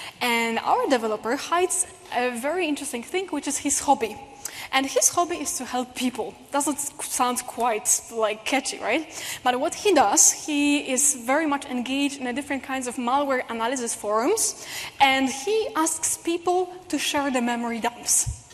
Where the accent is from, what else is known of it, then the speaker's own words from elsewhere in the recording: Poland; English is a second language; First of all, of course … the surname clearly indicates that I'm somewhere from the Eastern countries, which means, in my case, it's Poland.